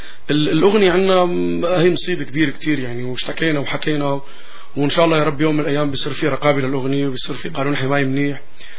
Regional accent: Syria; أنا انطلقت من سوريا وبفتخر

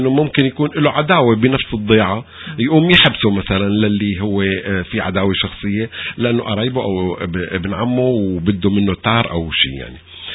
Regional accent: Syria; نحن سوريين ما كنا نفهم غير اللهجة المصرية

